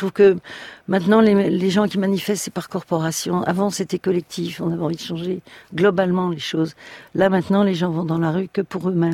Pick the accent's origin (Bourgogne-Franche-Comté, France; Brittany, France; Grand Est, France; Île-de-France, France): Île-de-France, France; Versailles; born there; Je suis née à Versailles.